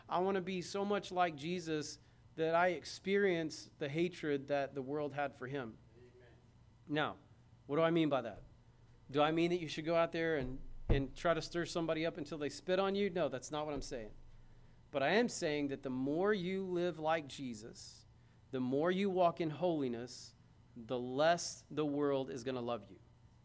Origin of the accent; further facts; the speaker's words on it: United States; I'm an American Christian. We don't have to suffer for our faith much around here.